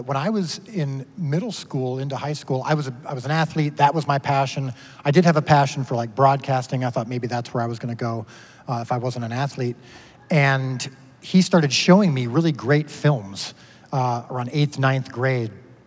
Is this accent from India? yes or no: no; Chicago, Illinois, United States; But yes, I am. Grew up in the Chicago area, a very strong Christian home.